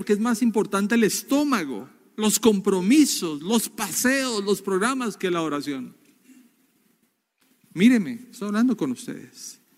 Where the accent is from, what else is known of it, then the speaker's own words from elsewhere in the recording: Colombia; en mi país, en Colombia